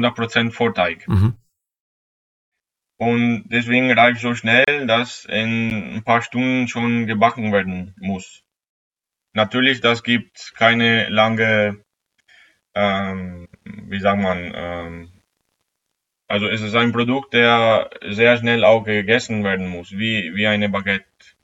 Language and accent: German; northern Italy, Italy; German is a second language; also born or lived in Venice; now in Germany; Also ursprünglich bin ich in Venedig geboren und habe ich mein ganzes Leben vor Deutschland einfach in Norditalien verbracht.